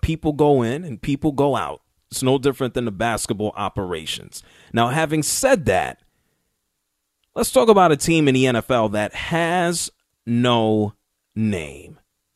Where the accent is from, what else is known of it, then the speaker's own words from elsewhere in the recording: New York, United States; now in Atlanta, United States; And yeah, I was a New York Knicks fan. Growing up in New York, I live in Atlanta now. Been all over the United States of America.